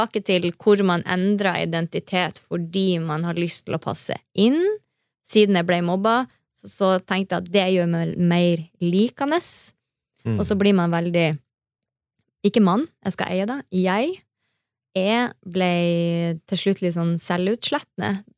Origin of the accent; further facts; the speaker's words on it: Northern Norway, Norway; accent: Northern Norwegian dialect; moved away; Det derfor jeg har holdt på dialekten min, selv om jeg har bodd lengre ut av Nord-Norge enn jeg var der.